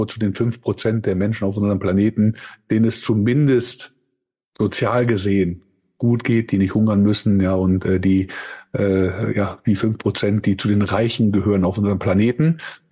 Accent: Germany; accent: Copenhagen Danish; Und ich bin zweisprachig aufgewachsen. Ich bin tatsächlich zur dänischen Schule gegangen. Ich habe einen Kopenhagen-Dialekt.

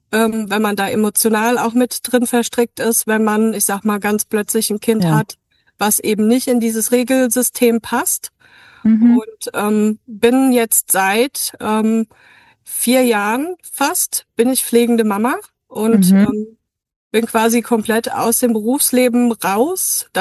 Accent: Hesse, Germany; Wir kommen aus Hessen.

